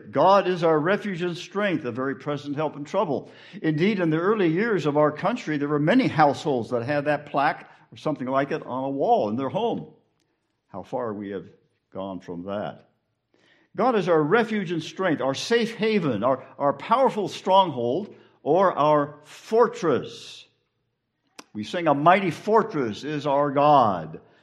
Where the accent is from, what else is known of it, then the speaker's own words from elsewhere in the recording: California, United States; I grew up in Southern California.